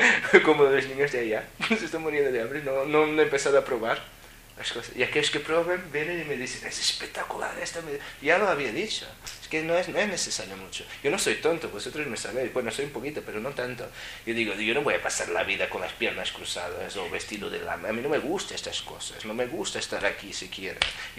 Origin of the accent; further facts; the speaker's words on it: Portugal; Spanish is a second language; now in Spain; soy un portugués en España. No sé muy bien lo que significa compasión en español.